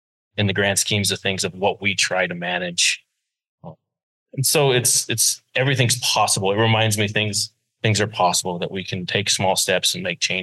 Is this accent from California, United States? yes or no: no; Colorado, United States; growing up around the Colorado, the Central Rockies there, woody encroachment, from the Eastern Plains